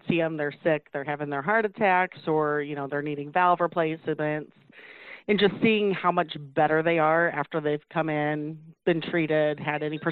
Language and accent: English; Brimfield, Illinois, United States; I was born and raised in Brimfield. I moved to Peoria for short amount of time after graduating high school, and then ended up finding my way back to Brumfield, back in that hometown atmosphere.